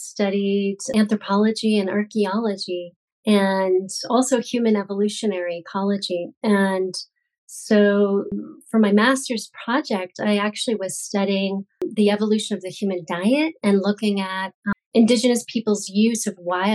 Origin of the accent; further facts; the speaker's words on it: Salt Lake City, Utah, United States; So I grew up in Salt Lake City, which is Utah's capital city. But for a short period of time, my family moved down to southern Utah in a very small town in the desert.